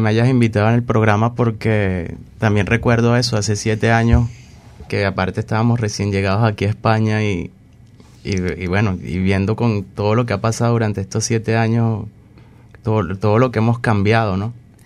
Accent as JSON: {"language": "Spanish", "country": "Venezuela", "said": "Yo obviamente me siento venezolano, pero tampoco del todo, es como una cosa extraña."}